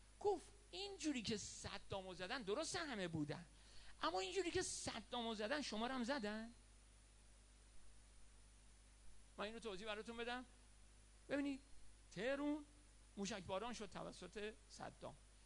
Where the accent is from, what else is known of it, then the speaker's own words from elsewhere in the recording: Iran; گفتم که میدونی که من ایرانی هستم؟